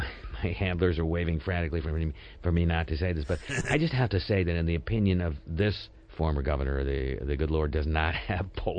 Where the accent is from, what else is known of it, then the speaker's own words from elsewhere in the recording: Northeast, United States; I was raised in the Northeast culture